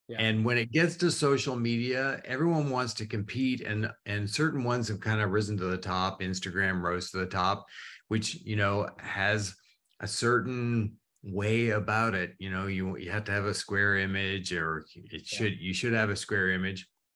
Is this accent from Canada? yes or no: yes; Canada; now in United States; I am a Canadian. And so anybody who hears me say out and about and house, like all of that stuff, it usually shows up somehow and people go, where are you from?